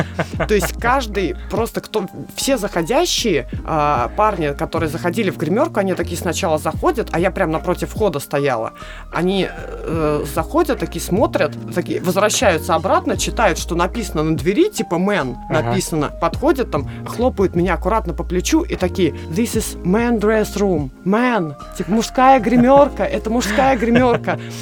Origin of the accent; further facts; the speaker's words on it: Russia; Я единственный участник из России.